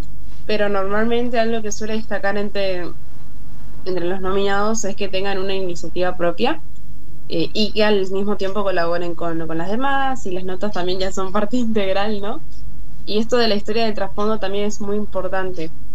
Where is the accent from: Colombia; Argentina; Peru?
Argentina; Posadas, Misiones; ahora tengo 18. Ya hace poquito cumplido. Y bueno, ahora soy de Posadas Misiones, vivo, estudio acá, nací acá.